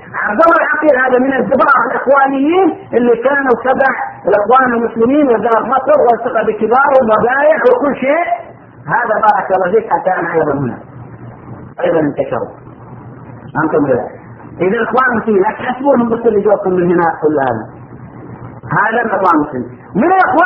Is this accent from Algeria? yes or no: no; Saudi Arabia; وكانت الجامعات عندنا في السعوديه في بدايتها